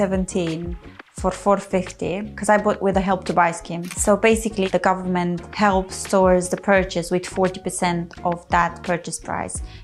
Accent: Romania; I grew up in Romania.

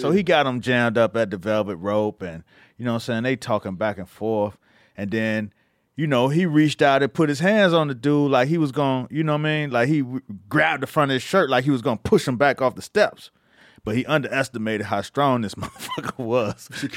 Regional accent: Miami, Florida, United States; And because I was from Miami, I was fresh out of Miami.

